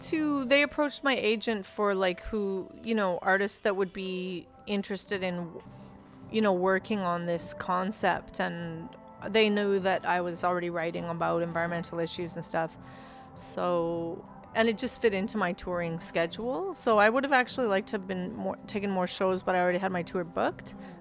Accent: Calgary, Alberta, Canada; for me, it's like I grew up in Calgary

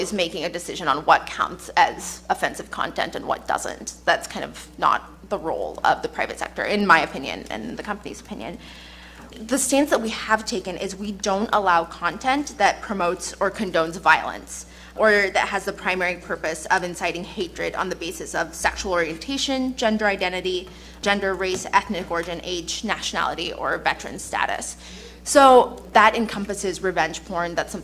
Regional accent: Kansas, United States; I grew up in Kansas as a Muslim American after 9/11

